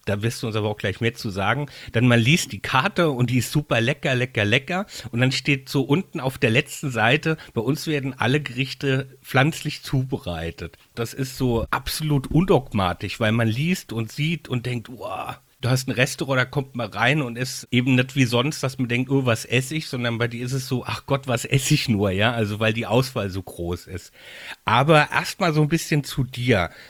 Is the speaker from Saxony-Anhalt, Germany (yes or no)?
no; Mainz, Rhineland-Palatinate, Germany; ich bin ja Mainzer